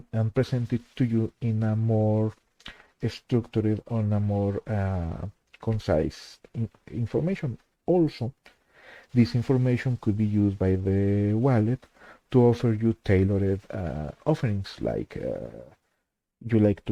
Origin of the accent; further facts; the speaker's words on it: Mexico; English is a second language; I am from Mexico. So, bienvenidos todos ustedes.